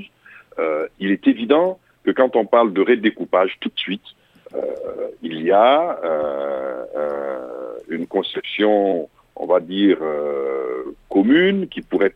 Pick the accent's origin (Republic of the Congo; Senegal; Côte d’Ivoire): Republic of the Congo; ce qui fait que je suis congolais